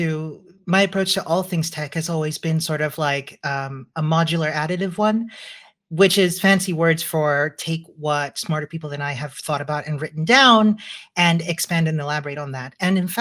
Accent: Chile; now in Austria; I'm originally from Chile, but I've been living in Austria for a very, very long time. That will give away my age, so I'll just leave it as redacted.

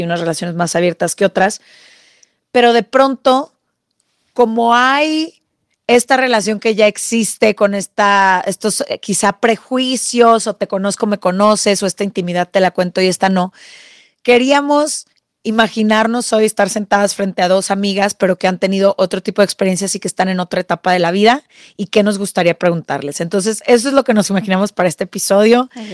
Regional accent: Netherlands; moved away as an adult; now in Mexico; Yo llegué de Holanda, porque soy holandesa, llego a México y me caso un poco más tarde

